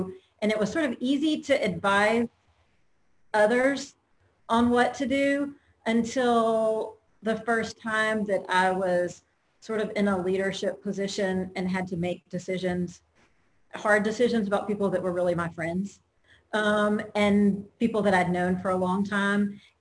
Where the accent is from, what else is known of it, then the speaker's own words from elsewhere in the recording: Mobile, Alabama, United States; I grew up in Mobile, Alabama. So New Orleans was where we went to get in trouble, but always a good place to visit, right?